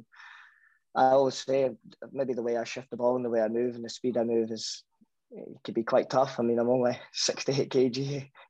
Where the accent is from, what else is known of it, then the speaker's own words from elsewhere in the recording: Scotland, United Kingdom; and out comes me, and you know, I'm fully Scottish